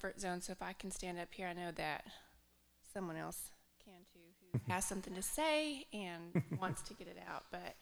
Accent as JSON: {"language": "English", "town": "Norman", "region": "Oklahoma", "country": "United States", "said": "we're from Norman, Oklahoma, but we're so grateful for our community up here."}